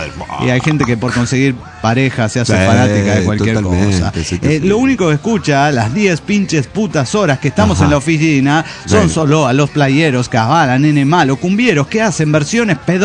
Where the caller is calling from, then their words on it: San Luis, Argentina; Soy la China de la Sierra de San Luis, Argentina.